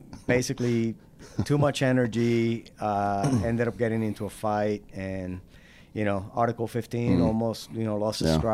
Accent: Guanica, Puerto Rico; But I was born and raised in Puerto Rico, southwest corner of the island, a place called Guanica. Grew up fairly poor.

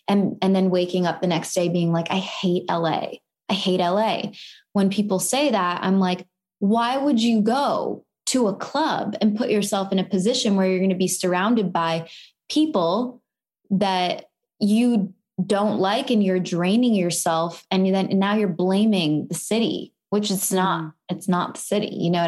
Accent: Canada; As a Canadian, the whole visa situation, it's, like, not easy. It's hard.

